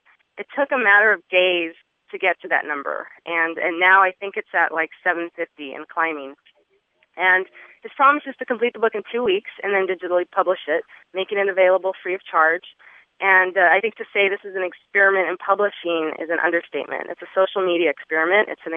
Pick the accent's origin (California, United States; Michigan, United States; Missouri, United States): California, United States; Los Angeles; I am from Los Angeles, California, and I am a literary event coordinator.